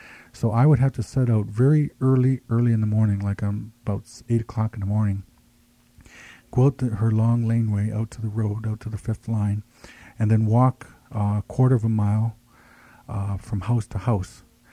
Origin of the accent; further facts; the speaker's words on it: Ontario, Canada; Nuya is a tradition that I grew up with on the Six Nations Reserve.